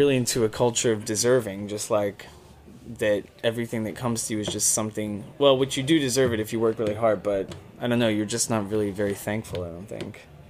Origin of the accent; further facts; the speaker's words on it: Texas, United States; I'm Texan.